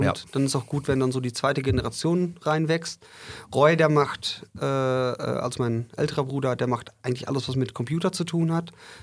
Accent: Winterberg, North Rhine-Westphalia, Germany; born there; geboren hier in Winterberg, zwar Holländer, aber trotzdem geboren hier in Winterberg, hab noch 3 Geschwister. Meine Eltern sind vor 37 Jahren hier nach Winterberg gekommen.

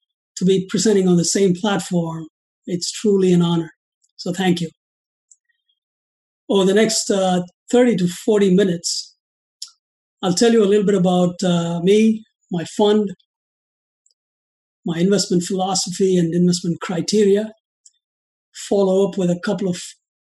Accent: India; moved away as an adult; now in United States; I'm originally from India, came here as a graduate student pursuing a master's in accounting. I then worked for an insurance company in Des Moines, Iowa.

